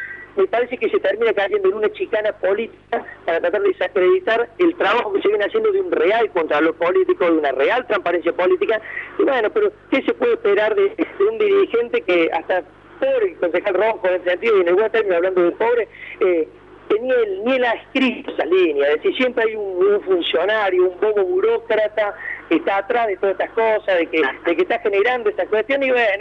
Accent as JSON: {"language": "Spanish", "town": "Villa María", "region": "Córdoba", "country": "Argentina", "said": "tengo mi estudio público en Villa María, soy de Villa María, tengo propiedad en Villa María."}